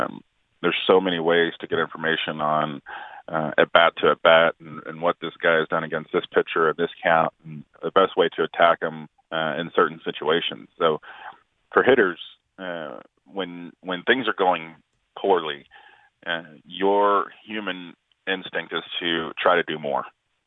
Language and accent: English; Arlington, United States; I grew up in Arlington, so we've gotten back home and done some things back in Arlington